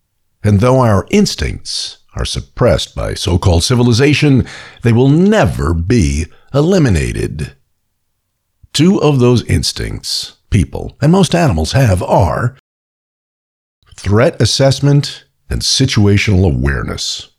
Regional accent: New York City, New York, United States; Growing up in New York City, becoming adept at sizing up other people was essential to survival.

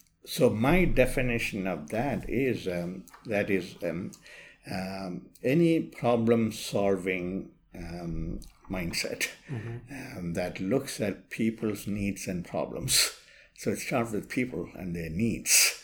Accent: India; Going back many, many years ago, when I was in India, I was born in India, I was raised there.

